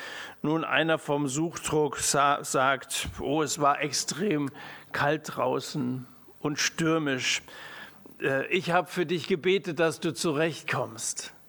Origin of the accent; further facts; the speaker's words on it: Hesse, Germany; Ich komme aus Hessen, jetzt sind wir im Ländle.